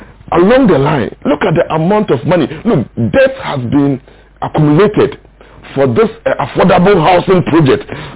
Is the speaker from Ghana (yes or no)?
yes; Ghana; The Ghanaian is not so difficult to govern. Because as a Ghanaian, when I have a job, I have respect for my family.